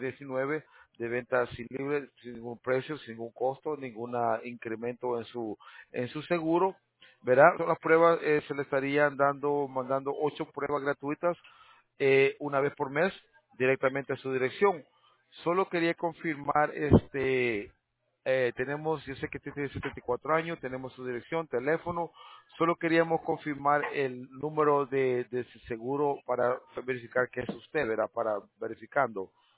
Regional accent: New York, United States; Sí, yo crecí ahí en Long Island.

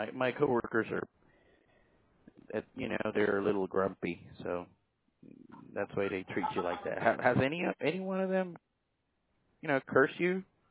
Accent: El Salvador; I thought you decided to hang up because I told you I was from El Salvador.

